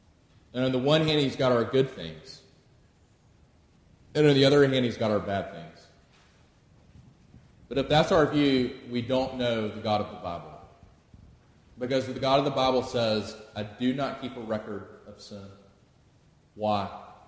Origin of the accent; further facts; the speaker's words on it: Sumter, South Carolina, United States; also born or lived in Statesboro, Georgia; I grew up in Sumter, South Carolina, so moving back to Columbia was basically like moving home.